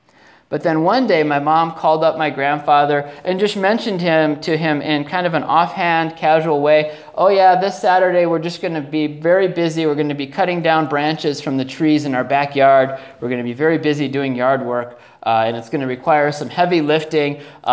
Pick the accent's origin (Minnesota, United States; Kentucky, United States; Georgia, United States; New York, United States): Minnesota, United States; When I was growing up in Minnesota, one of the things that I hated to do was gardening.